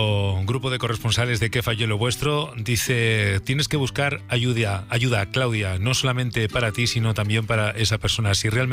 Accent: Burgos, Castile and León, Spain; nuestra corresponsal en mi tierra, en Burgos, Lourdes.

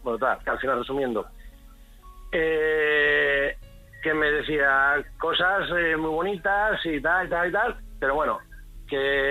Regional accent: Alicante, Valencian Community, Spain; Yo soy de Alicante.

